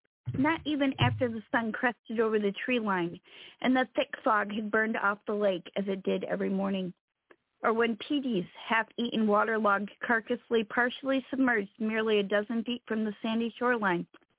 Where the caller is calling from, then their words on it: Mount Pleasant, Michigan, United States; I'm Mount Pleasant, Michigan.